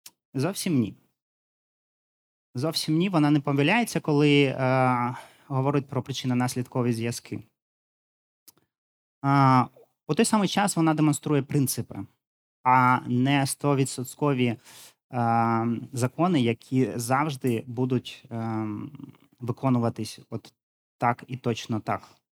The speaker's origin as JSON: {"language": "Ukrainian", "region": "Donbas", "country": "Ukraine", "said": "Я сам родом з Донбасу, і тому для мене цей опис дуже близький. В Донбасі є дуже багато шахт. І мій тато працював у шахті."}